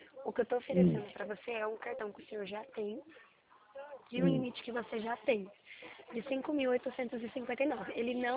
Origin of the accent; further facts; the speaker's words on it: São Paulo, Brazil; Não, eu sou de São Paulo.